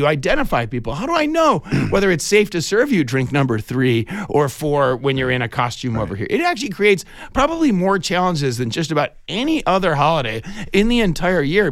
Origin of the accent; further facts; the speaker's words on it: Detroit, Michigan, United States; And Halloween also makes me think a lot about being a kid and growing up in Detroit, Michigan.